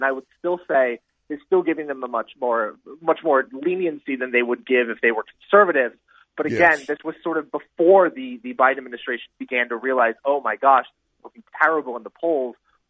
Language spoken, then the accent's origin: English; Portland, Oregon, United States; I'm from Portland, Oregon.